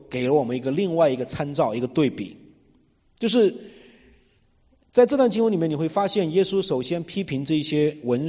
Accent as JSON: {"language": "Chinese", "country": "China", "said": "这个我们中国人太熟悉了，我们说我们中国人叫上座，对吗？"}